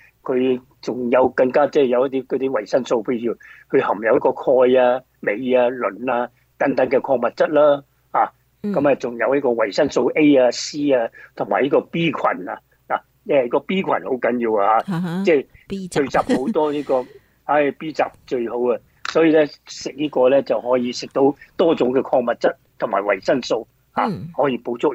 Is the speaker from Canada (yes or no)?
no; China; now in San Francisco, United States